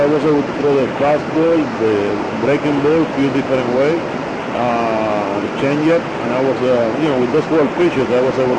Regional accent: Puerto Rico; Well, I am from Puerto Rico. I was born in Puerto Rico in 1948, and I still live in Puerto Rico.

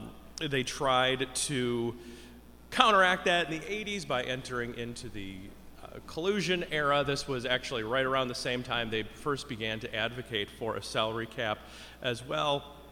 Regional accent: Milwaukee, Wisconsin, United States; I'm from Milwaukee, from the Ken Keltner chapter

